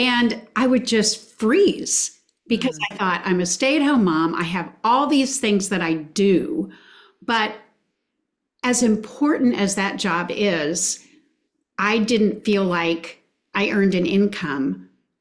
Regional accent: Indianapolis, Indiana, United States; also born or lived in California / Texas; now in Nashville, United States; I grew up in Indianapolis, Indiana, got married. My husband and I have lived in several different places, California, Texas, and now Nashville.

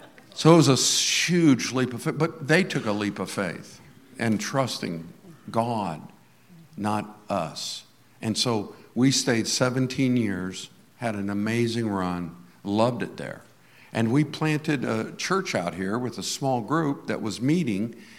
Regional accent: Fort Myers, Florida, United States; now in Cape Coral, United States; I grew up in Fort Myers. You don't ever dream of living in Cape Coral when you grow up in Fort Myers.

